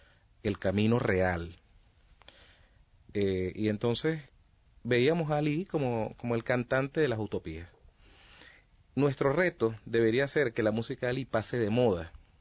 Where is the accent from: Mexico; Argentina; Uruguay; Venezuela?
Venezuela; Yo como venezolano y como músico, por supuesto que crecí escuchando